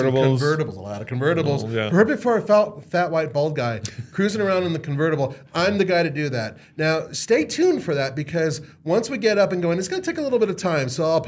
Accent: California, United States; now in Colorado, United States; So I was originally from California. I've been in Colorado for 22 years.

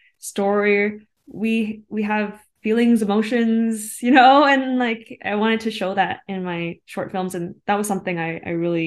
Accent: Canada; For me as well, like being Asian Canadian, like I felt like I needed to show that we have a voice being Asian

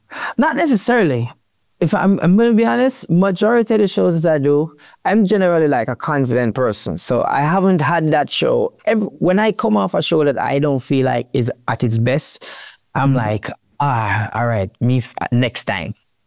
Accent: Jamaica; So as a Jamaican, I know they would like that.

